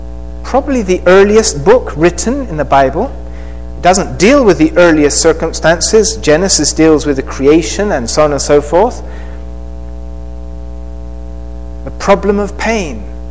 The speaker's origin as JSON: {"language": "English", "country": "Colombia", "tie": "born or raised there", "also_born_or_lived": "England", "moved": "as an adult", "said": "I was born in England. At the age of six, my parents moved to Central America, then South America, and I grew up in Colombia. Went to Colombian schools for elementary and high school. And then I went to England to do university."}